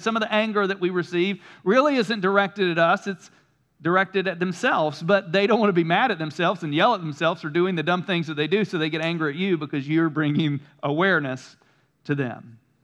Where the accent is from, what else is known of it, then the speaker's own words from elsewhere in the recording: the South, United States; I spent the first 18 years of my life, I grew up here in the South, went to church and Sunday school and youth group